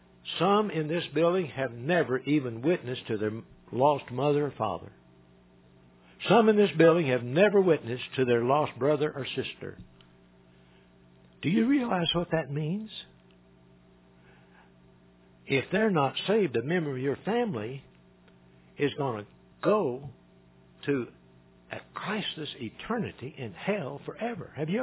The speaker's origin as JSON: {"language": "English", "town": "Evansville", "region": "Indiana", "country": "United States", "said": "I'm from Indiana. I said, what town are you from in Kentucky? They said, Henderson. I said, I'm in Evansville, Indiana."}